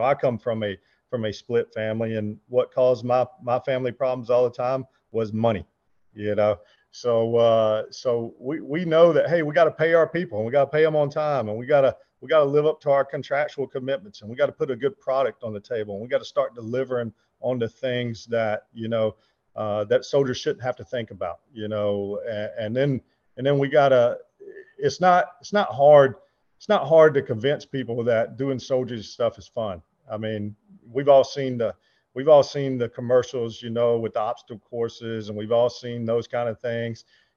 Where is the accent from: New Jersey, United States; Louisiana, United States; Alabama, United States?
Alabama, United States; Of course, I'm from Alabama, so you know, I would say college football is my all-time favorite. But being from Alabama, we didn't have many pro teams, you know.